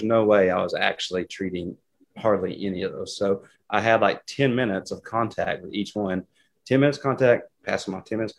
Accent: Morristown, Tennessee, United States; moved back to my hometown, which is Morristown, Tennessee. It's an hour east of Knoxville.

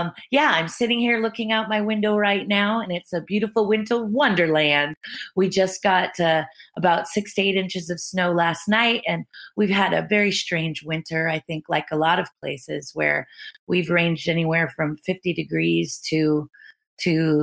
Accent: Hawaii, United States; I grew up in Hawaii. I grew up in the rainforest of Hawaii on the Big Island. My brother and I, and well, five of us, we're hippie kids.

